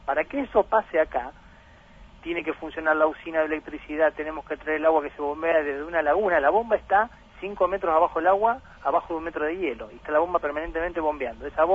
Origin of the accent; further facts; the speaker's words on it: Lanús, Buenos Aires Province, Argentina; Yo nací en Lanús, provincia de Buenos Aires, ¿no? Soy de Buenos Aires. Conozco un montón del país porque estuve destinado en la Patagonia, en la Mesopotamia. Pero después de venir acá un año